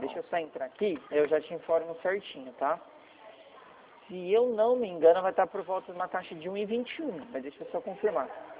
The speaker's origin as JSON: {"language": "Portuguese", "region": "São Paulo", "country": "Brazil", "said": "Eu sou do interior de São Paulo."}